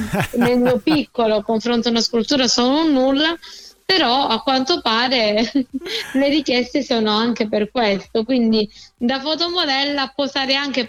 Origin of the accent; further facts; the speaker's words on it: Calabria, Italy; io, come parlavamo prima, sono calabrese, quindi pensavo di essere abbastanza meridionale